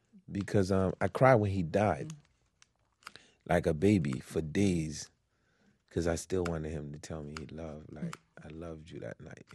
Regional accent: Haiti; English is a second language; now in Brooklyn, United States; Yes, when I came from Haiti, my dad brought us to Marlboro Projects in Brooklyn. He clearly had a plan for the kids. We couldn't speak English that well, me and my brother.

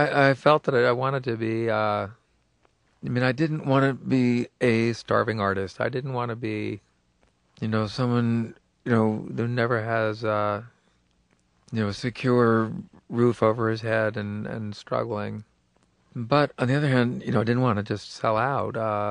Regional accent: Princeton, New Jersey, United States; I mean, I'm a preppy from Princeton

